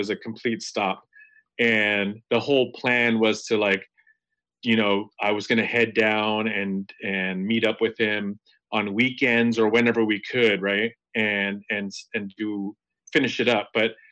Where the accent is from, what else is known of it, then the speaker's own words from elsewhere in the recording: Bethel, Alaska, United States; I was showing her and Heather my hometown. And this, you know, it was in my hometown, in Bethel, in Montpellier.